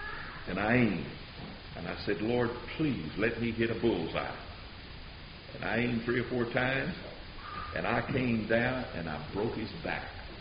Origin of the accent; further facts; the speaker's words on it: Tennessee, United States; And I'm from Tennessee, you know, we don't grow them that big down there where I'm from.